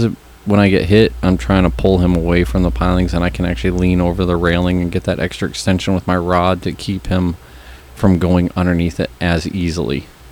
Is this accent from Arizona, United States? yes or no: yes; Arizona, United States; because I never knew anything about Calcutta poles when I came out here visiting from Arizona.